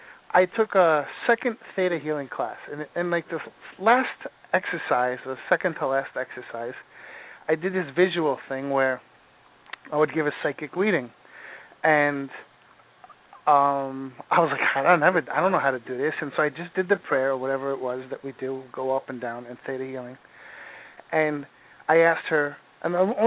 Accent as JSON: {"language": "English", "town": "Long Island", "region": "New York", "country": "United States", "said": "I don't know where you are, but I'm from Long Island"}